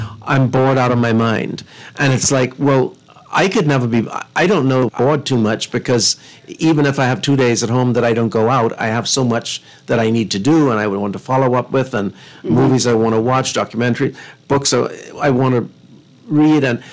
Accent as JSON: {"language": "English", "town": "Eleuthera", "country": "Bahamas", "tie": "born or raised there", "said": "I grew up in Eleuthera, which is a little a small community in the Current"}